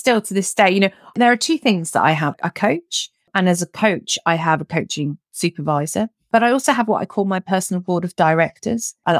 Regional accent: United Kingdom; I'm based in the UK. I'm a Brit by background, although I've lived all over the place. I spent 25 years predominantly working in financial services in the City of London.

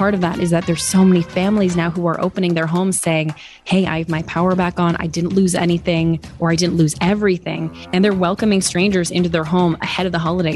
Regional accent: Switzerland; I am, so I'm deeply offended. Kidding.

